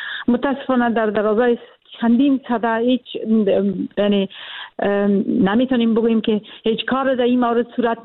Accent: Afghanistan; born there; من خودم یک زن هستم و در افغانستان به دنیا آمدیم.

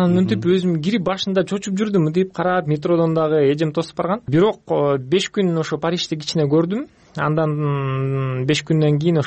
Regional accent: Petrovka, Chuy Region, Kyrgyzstan; now in France; Эң биринчи мен өзүм Кыргызстандан төрөлгөм, Чүй областында Петровка деген айылдан болом. Ата энем ошол жактан.

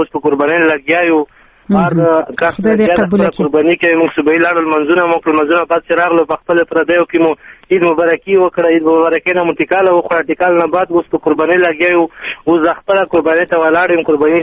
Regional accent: Afghanistan; now in Pakistan; مونږ اصل د افغانستان یو د خوشاله کې یو او مونږ په پاکستان کې دلته مجر پرته یو

